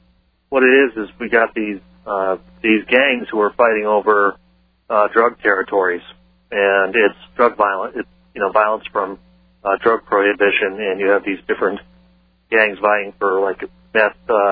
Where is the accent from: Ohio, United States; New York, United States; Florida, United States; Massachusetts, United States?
Massachusetts, United States; I'm from Massachusetts. I grew up here